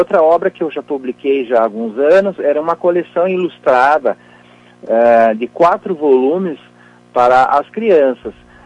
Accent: Lagoa Vermelha, Rio Grande do Sul, Brazil; moved away; eu sou filho de Lagoa Vermelha, né? Nascido e criado no interior. E há muitos anos, claro, deixei a minha terra, mas as minhas raízes continuam comigo, né?

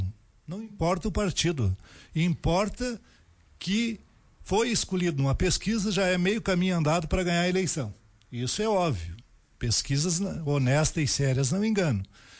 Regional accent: Monte Alegre dos Campos, Rio Grande do Sul, Brazil; born there; minha cidade de coração, que é Vacaria. E eu sou filho lá de Monte Alegre dos Campos, antigo 8º distrito, nasci lá na Enxovia e levo com muito orgulho a minha terra, aonde eu nasci

